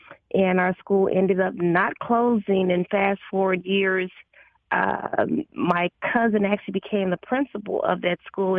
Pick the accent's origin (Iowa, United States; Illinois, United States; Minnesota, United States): Illinois, United States; Chicago; I was born and raised in Chicago. I'm a PK, preacher's kid